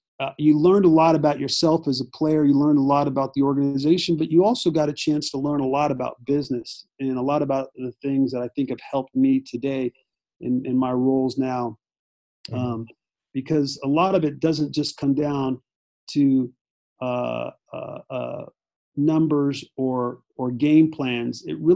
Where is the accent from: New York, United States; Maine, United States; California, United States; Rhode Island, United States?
California, United States; San Bernardino; I grew up in Southern California, just outside of Los Angeles, about an hour outside, hour east of LA, in an area called San Bernardino, California.